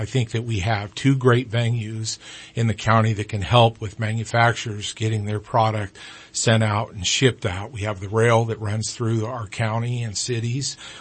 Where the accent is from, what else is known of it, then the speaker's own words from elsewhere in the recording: Anderson, California, United States; also born or lived in Chico; I was born in Chico, California, and then my father moved up to Redding, and we've been in Anderson for almost 54 years.